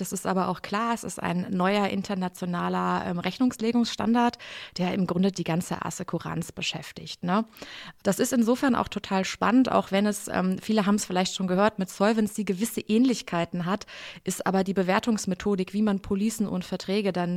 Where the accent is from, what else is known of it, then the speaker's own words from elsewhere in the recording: Cologne, North Rhine-Westphalia, Germany; born there; da ich ja eigentlich gebürtige Kölnerin bin, war ich natürlich auch echt froh, dass ich dann wieder in die Heimat zurück konnte.